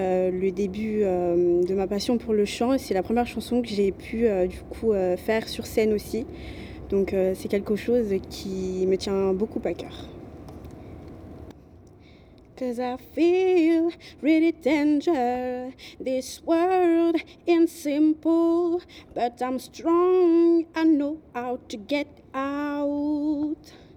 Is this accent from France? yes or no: no; Madagascar; j'ai 21 ans, je suis originaire de Madagascar